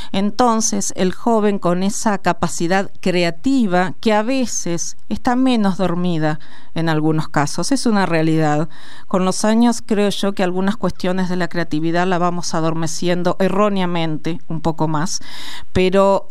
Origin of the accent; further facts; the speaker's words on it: Argentina; creo que esto es lo que tenemos que tener en cuenta como argentinos y argentinas, la educación